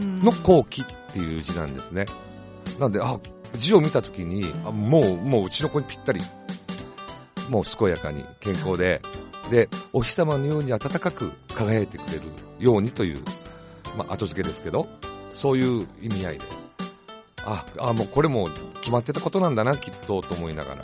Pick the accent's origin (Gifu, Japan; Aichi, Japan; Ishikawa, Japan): Aichi, Japan; Okazaki; リレーを始めて実はもう地元岡崎がねもう大好きになりました